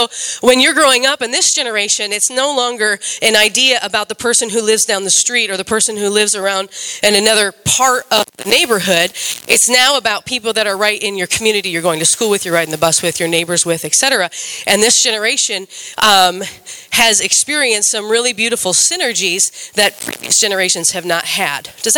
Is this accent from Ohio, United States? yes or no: yes; Ohio, United States; I grew up in Northeast Ohio where the diversity factor there was that we lived amongst Amish.